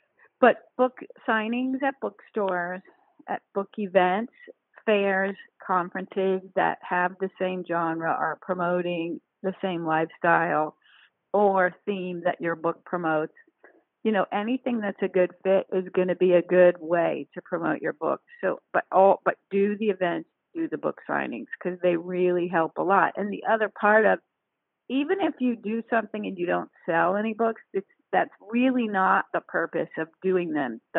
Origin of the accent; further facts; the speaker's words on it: Palm Beach, Florida, United States; I started launching my book in my hometown of Palm Beach, Florida. And I'm from there, and I know a lot of people.